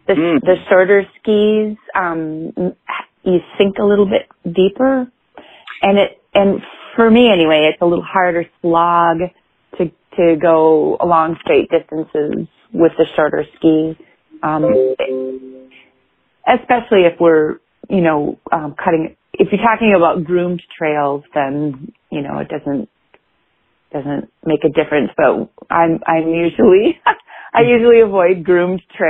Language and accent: English; Wayzata, Minnesota, United States; Yeah, so I grew up here in Minnesota. I was born in the house my parents still live in, just on the outskirts of Minneapolis, Minnesota. And went to school in Minnesota.